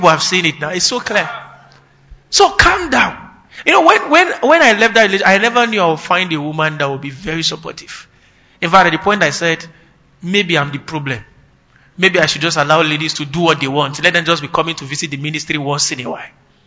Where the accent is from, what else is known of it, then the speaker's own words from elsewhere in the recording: Kaduna, Kaduna State, Nigeria; We grew up together in Kaduna.